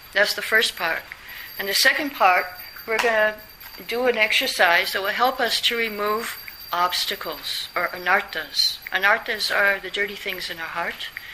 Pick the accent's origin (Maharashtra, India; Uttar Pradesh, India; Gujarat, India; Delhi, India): Uttar Pradesh, India; Vrindavan; from Vrindavan. See, because I come from Vrindavan.